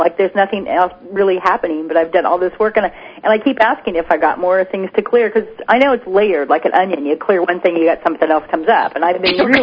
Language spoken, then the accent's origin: English; Anacortes, Washington, United States; It's a small town called Anacortes.